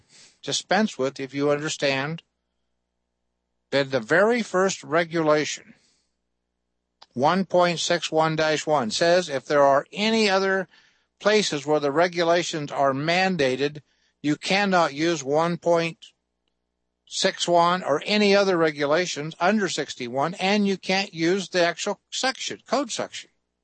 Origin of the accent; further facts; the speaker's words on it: Kansas, United States; I'm a hick from Kansas, farm boy. Not too smart.